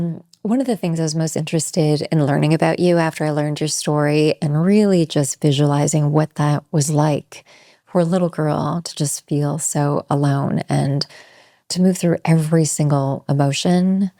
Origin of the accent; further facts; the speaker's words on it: Canada; now in Los Angeles, United States; LA is magnificent. As a Canadian, it is magnificent.